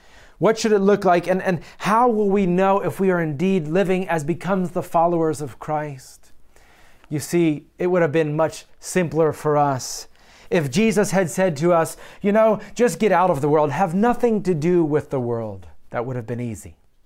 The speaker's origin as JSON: {"language": "English", "region": "Pennsylvania", "country": "United States", "tie": "born or raised there", "said": "I grew up in Pennsylvania, and I can say that in many ways, my family, my heritage, my community was very monochromatic."}